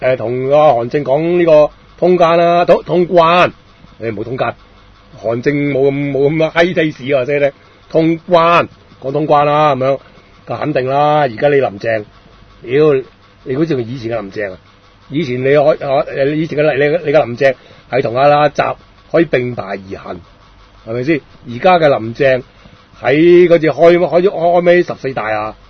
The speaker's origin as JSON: {"language": "Cantonese", "country": "Hong Kong", "said": "走去同我哋香港人去爭取呢"}